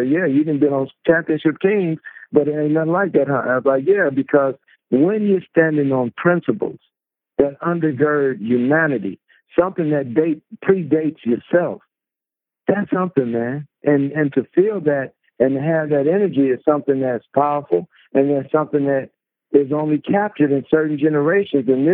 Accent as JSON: {"language": "English", "country": "United States", "said": "when I'm putting myself as an American, I feel I have the right to do that because my people built the country."}